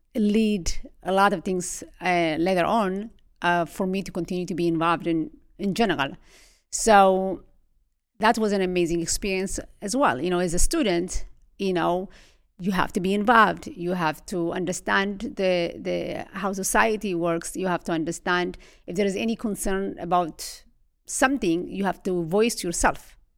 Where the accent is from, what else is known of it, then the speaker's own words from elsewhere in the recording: Israel; Because I know the fact. I grew up in Israel.